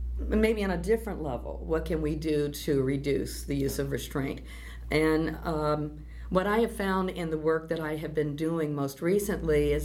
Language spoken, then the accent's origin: English; Detroit, Michigan, United States; I grew up in Detroit, Michigan.